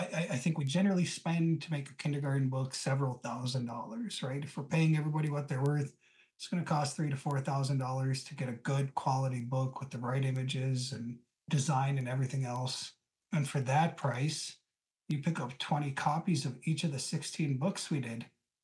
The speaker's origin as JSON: {"language": "English", "town": "Cass Lake", "region": "Minnesota", "country": "United States", "tie": "born or raised there", "said": "I grew up in Cass Lake, whole life, born and raised."}